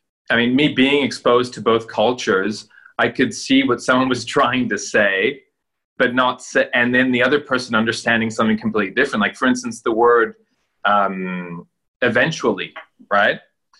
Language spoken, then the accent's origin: English; Italy; growing up in Italy, fashion is very apparent.